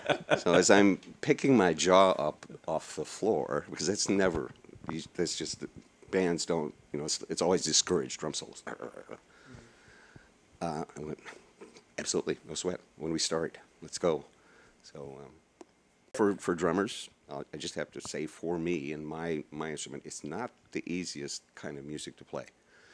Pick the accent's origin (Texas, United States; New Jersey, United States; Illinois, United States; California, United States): Texas, United States; You know, rewind back to growing up in Texas. Yeah. I grew up with those drum beats in my head, listening to those.